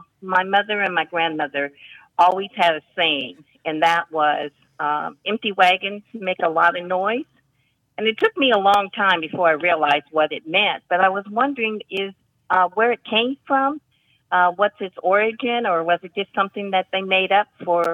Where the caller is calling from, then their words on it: Huntsville, Alabama, United States; I'm calling from Huntsville, Alabama.